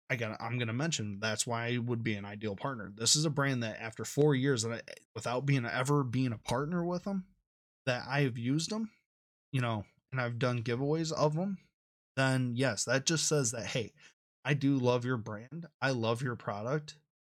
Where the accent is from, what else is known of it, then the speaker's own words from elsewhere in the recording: Michigan, United States; And being right here in my home state of Michigan, it is awesome to know